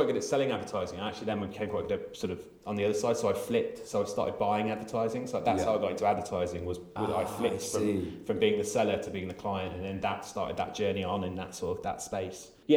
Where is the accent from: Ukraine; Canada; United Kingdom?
United Kingdom; Birmingham, West Midlands; I'm from Birmingham originally.